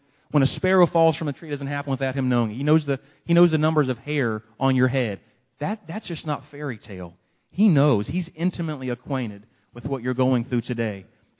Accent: Tallahassee, Florida, United States; I'm from Tallahassee also.

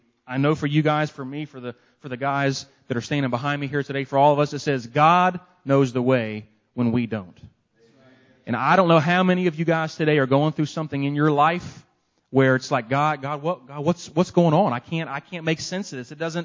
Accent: Tallahassee, Florida, United States; I'm from Tallahassee also.

